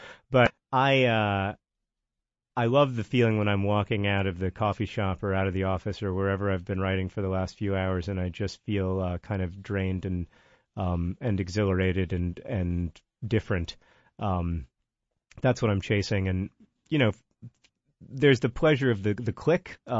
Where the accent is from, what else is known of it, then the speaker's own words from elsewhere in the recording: Alabama, United States; I'm from Alabama, so